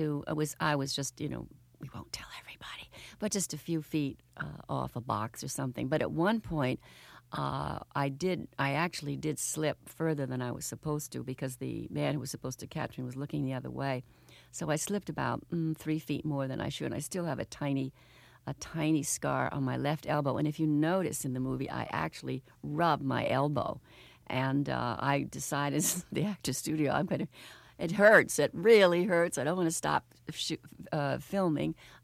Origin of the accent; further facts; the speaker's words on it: Albany, New York, United States; also born or lived in Newark; I grew up in Albany, New York.